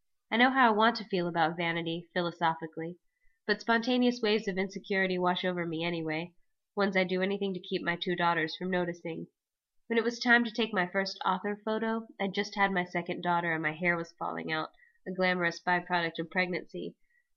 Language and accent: English; the South, United States; Growing up in the South under Reagan and the woman as second-class citizen culture did nothing to bolster my self-regard.